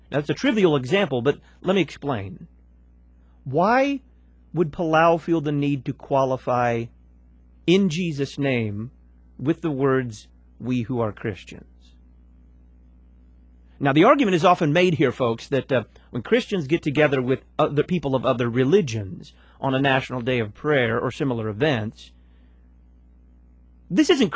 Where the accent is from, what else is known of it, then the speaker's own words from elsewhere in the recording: Texas, United States; And I am from Texas, so when I'm getting ready to go someplace, I say, I who am a Texan, we who are Texans say, we're fixing to go someplace. It's a dead giveaway for a Texan.